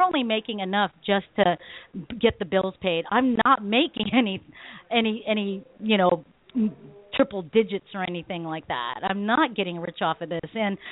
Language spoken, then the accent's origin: English; Philippines; I'm Filipino.